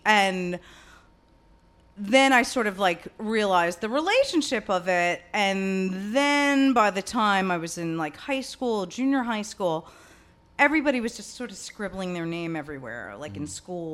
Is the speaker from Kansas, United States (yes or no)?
no; Fresh Meadows, New York, United States; also born or lived in Flushing; From Fresh Meadows, yeah. But I was born in Flushing. I lived here till I guess I was like a little under one.